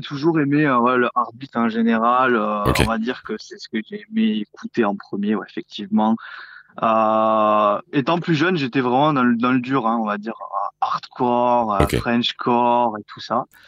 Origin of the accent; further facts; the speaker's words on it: Toulouse, Occitanie, France; Ouais, Toulouse. Alors moi je suis de Toulouse